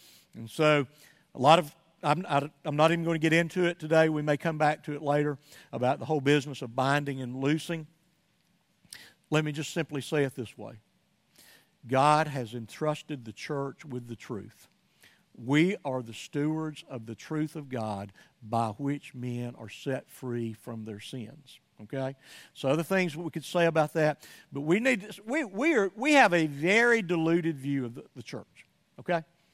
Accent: Somerville, Georgia, United States; if I took you to my hometown, I could drive all through the streets of Somerville, Georgia, and even beyond, Lafayette and other places, Rome.

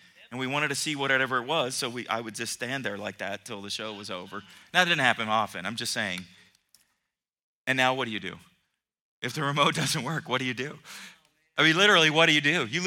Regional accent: San Diego, California, United States; also born or lived in Philippines / Florida / Seattle / Bay Area; I grew up in San Diego. My dad was Navy. I mentioned that many times. Grew up, we lived in different places in the U.S., always on an ocean somewhere. We lived in the Philippines, lived in Florida.

